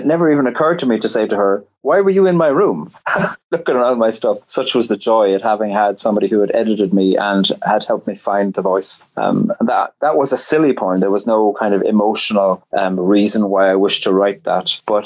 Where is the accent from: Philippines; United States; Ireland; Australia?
Ireland; Munster; I grew up in Cork, about 10 miles from the city, and a village. I think there were 6,000 people when we moved to the village when I was five.